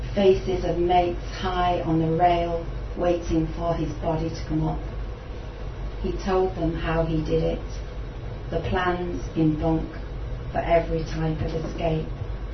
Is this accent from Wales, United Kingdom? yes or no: no; Manchester, North West England, United Kingdom; now in West Cork, Ireland; there's things from my hometown of Manchester, and also a lot of where I now call home in West Cork.